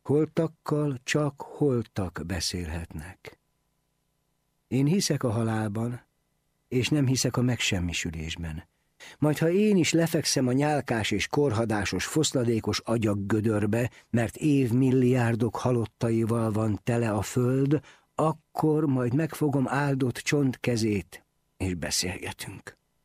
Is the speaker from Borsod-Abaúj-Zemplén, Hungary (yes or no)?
no; Bia, Pest, Hungary; Egy Budapest melletti faluban születtem, Bián, s ott éltem 20 éves koromig.